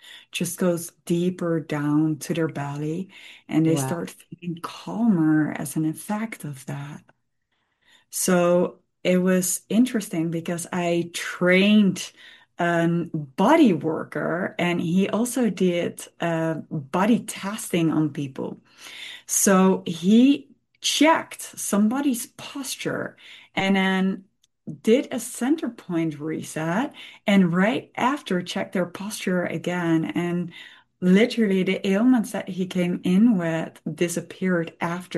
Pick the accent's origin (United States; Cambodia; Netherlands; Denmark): Netherlands; Amsterdam, North Holland; English is a second language; Most people, I'm from Amsterdam, most people there experiment with drugs or drink alcohol